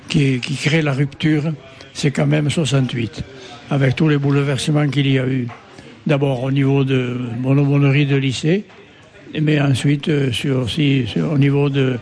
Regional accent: Montjoie, Occitanie, France; Voilà, je suis né à Montjoie et j'habite Montjoie.

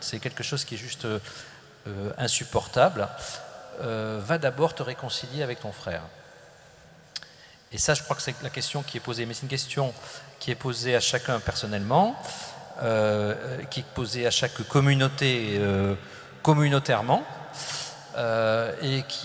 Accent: Toulouse, Occitanie, France; je l'ai connu dans mon enfance, ici à Toulouse

